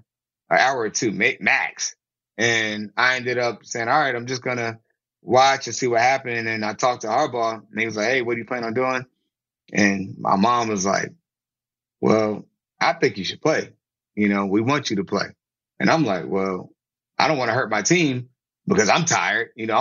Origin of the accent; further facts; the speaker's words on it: Virginia, United States; I'm from Virginia and I was in Baltimore